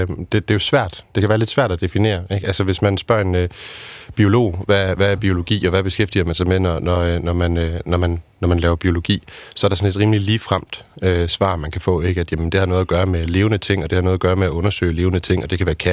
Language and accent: Danish; Aarhus, Central Denmark Region, Denmark; jeg er født og opvokset i Aarhus, blev født i 1990. Og jeg er gift.